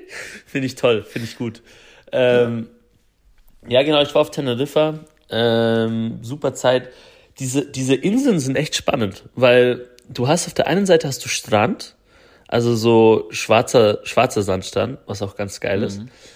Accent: Germany

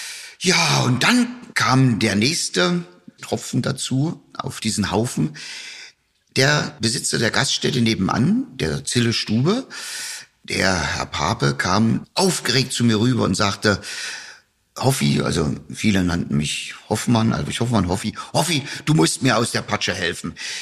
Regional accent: Naumburg, Saxony-Anhalt, Germany; now in Berlin, Germany; Geboren wurde ich selber in Naumburg an der Saale. Also komme aus Sachsen-Anhalt, bin durch die Liebe nach Berlin gezogen worden.

